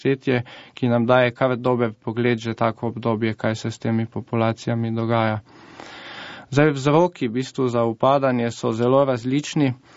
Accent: Maribor, Drava, Slovenia; razlog je pa tudi zato, ker sem v bistvu iz Maribora

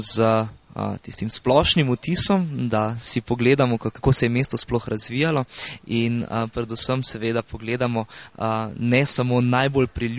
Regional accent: Celje, Savinja, Slovenia; to so tista 3 leta, na katere smo Celjani zelo ponosni, da smo imeli železnico prej kot naše glavno mesto

